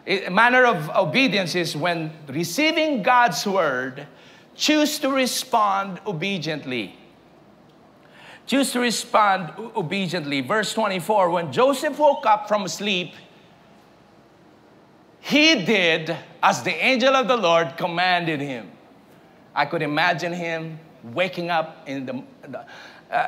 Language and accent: English; Philippines; English is a second language; I came all the way from the Philippines to attend your seminar for a week.